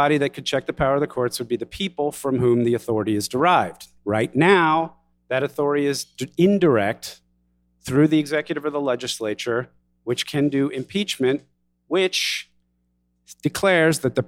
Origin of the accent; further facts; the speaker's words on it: Texas, United States; Now, this may seem obvious to you here in Wisconsin, but I'm from Texas.